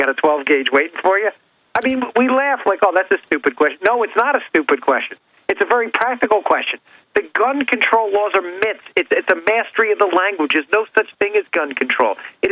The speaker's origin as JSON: {"language": "English", "region": "Maryland", "country": "United States", "said": "I was at a Second Amendment rally yesterday in Annapolis, my home state here in Maryland"}